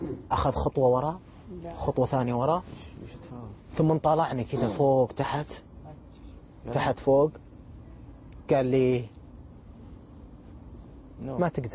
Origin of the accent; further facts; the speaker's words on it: Saudi Arabia; قال لي أنت من فين؟ طبعا بالإنجليزي قلت لها أنا من السعودية قال آه سعودي قلت لي نعم